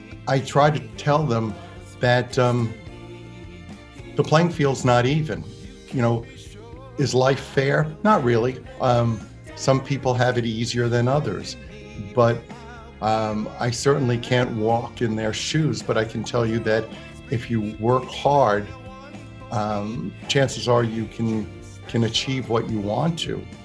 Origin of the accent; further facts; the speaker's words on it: New York, United States; So I'm a New Yorker. That's really very much an important part and an immovable part and irreplaceable part of who I am.